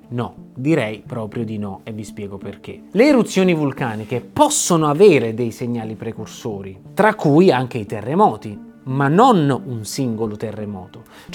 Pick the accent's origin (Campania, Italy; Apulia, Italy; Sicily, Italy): Campania, Italy; Naples; e qui lo dico da napoletano e da geologo